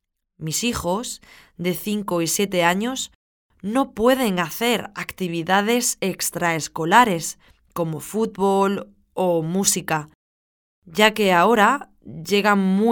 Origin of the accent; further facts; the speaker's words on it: Granada, Andalusia, Spain; moved away; Soy de Granada y vivo en Cataluña desde 2003.